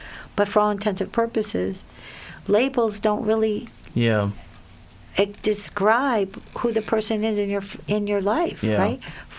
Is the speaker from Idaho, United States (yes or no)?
no; Rhode Island, United States; born there; And my parents were receivers of that, and I was born in Rhode Island. My dad had a chicken farm.